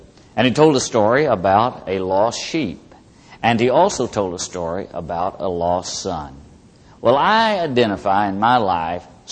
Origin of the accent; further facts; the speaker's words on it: Daytona Beach, Florida, United States; when they tell them I'm from Daytona Beach, Florida.